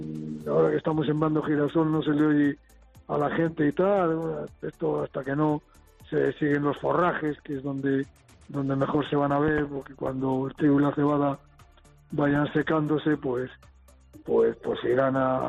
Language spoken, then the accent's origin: Spanish; Villalpando, Castile and León, Spain; de todos los pueblos de aquí, de la zona, de alrededor de Villamayor, de mi pueblo, de Villalpando